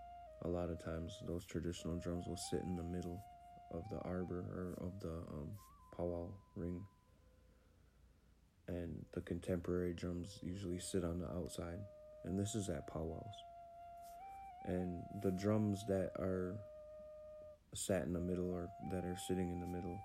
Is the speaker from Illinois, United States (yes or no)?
no; Leech Lake Reservation, Minnesota, United States; I am Bear Clan, and I am from the Leech Lake Reservation